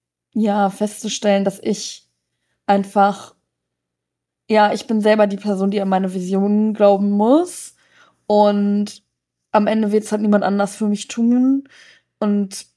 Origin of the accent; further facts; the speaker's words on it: Bielefeld, North Rhine-Westphalia, Germany; ein Video gezeigt von so einem Mädel aus meiner Heimatstadt, aus Bielefeld